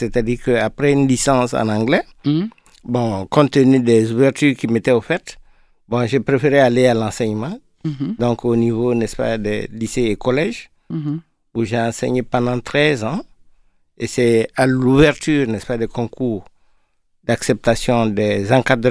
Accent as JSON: {"language": "French", "country": "Côte d’Ivoire", "tie": "born there", "said": "Je suis né en Côte d'Ivoire, c'est après mon bac, en 78, que je suis rentré au pays."}